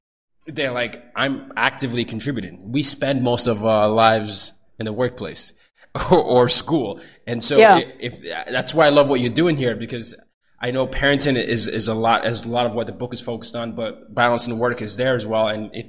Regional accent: Nigeria; And I grew up in Nigeria where it was a rite of passage to show how many times belt marks were all over your face.

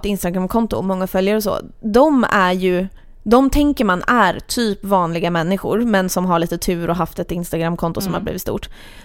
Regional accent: Täby, Stockholm County, Sweden; Alltså, min hemkommun Täby har ju inte världens bästa slogan heller.

